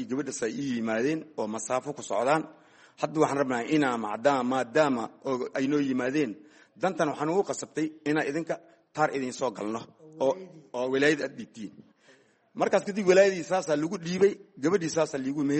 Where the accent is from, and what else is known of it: Mogadishu, Banaadir, Somalia; born or raised there; also born or lived in Lower Juba